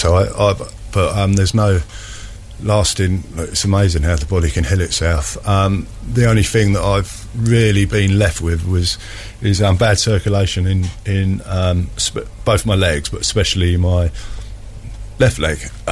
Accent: South East England, United Kingdom; I am an Isle from the Isle of Wight

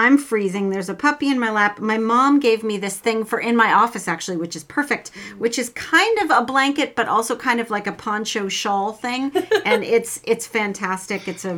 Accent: New England, United States; I grew up in New England, and I've got this Yankee frugality thing a little too badly

